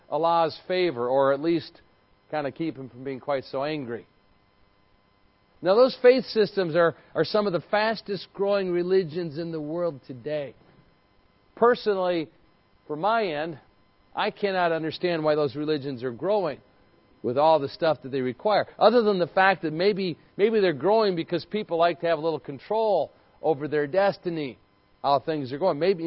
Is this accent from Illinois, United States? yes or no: yes; Illinois, United States; Thousands of miles away, and of all places, Illinois, my home state